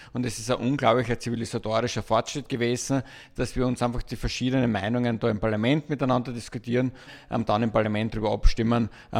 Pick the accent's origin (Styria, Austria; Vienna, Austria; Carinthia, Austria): Styria, Austria; Spielberg; Ich komme aus Spielberg, also nicht weit von euch entfernt.